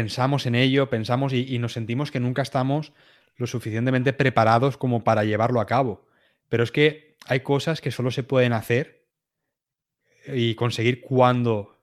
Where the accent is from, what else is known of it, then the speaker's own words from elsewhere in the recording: Alicante, Valencian Community, Spain; Yo diría Alicante, que es de donde yo soy.